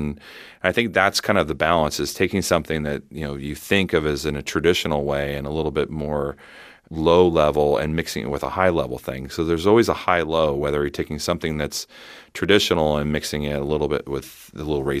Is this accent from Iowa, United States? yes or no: yes; Iowa, United States; Well, I grew up in Iowa, which is about 4 hours from Chicago